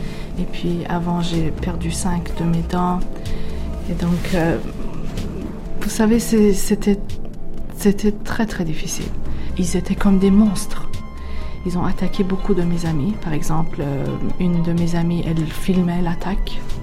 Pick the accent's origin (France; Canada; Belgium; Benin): Canada; Toronto, Ontario; also born or lived in Montreal; J'ai 36 ans. Je suis née au Canada. Je suis née à Montréal, à Québec, et j'ai grandi à Toronto. Ma famille a quitté l'Iran 2 ans avant la révolution.